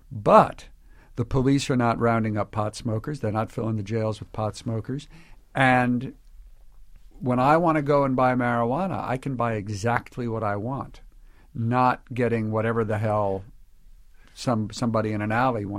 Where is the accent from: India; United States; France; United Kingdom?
United States; Colorado; Well, it's not decriminalized where I come from. We moved here 6 months ago from Colorado.